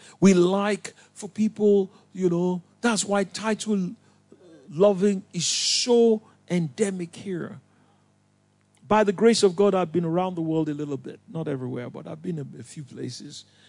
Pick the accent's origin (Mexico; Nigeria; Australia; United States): Nigeria; moved away; So I remember, you know, I came from Nigeria, quite a number of us, you know.